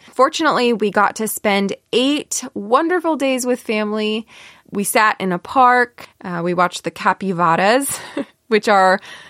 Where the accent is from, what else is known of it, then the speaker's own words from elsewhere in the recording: Fairfield, California, United States; And one of these bases was actually in my hometown in Fairfield, California